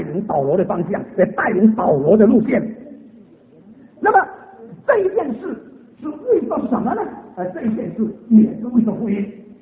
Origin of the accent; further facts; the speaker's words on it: Singapore; 新加坡，我本身是新加坡人，所以我对新加坡很熟悉。